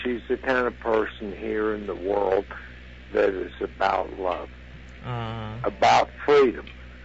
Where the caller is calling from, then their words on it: Beijing, China; I'm not. I'm calling from Beijing.